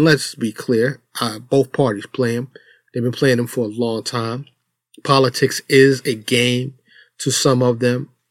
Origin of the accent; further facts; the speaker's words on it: New York City, New York, United States; Growing up in Harlem, in the Bronx, you know, in the South Bronx, you know, if I didn't have that discipline and structure, no telling where I would be.